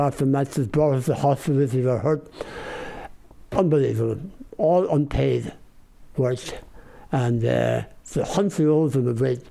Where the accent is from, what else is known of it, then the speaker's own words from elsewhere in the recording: Dublin, Leinster, Ireland; We grew up in Dublin in the 60s and everybody was poor. There was really no wealthy people.